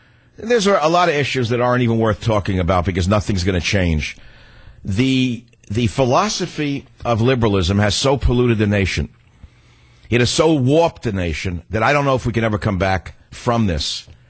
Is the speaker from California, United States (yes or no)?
yes; San Francisco, California, United States; My hometown of San Francisco spent $167 million reported in 2014.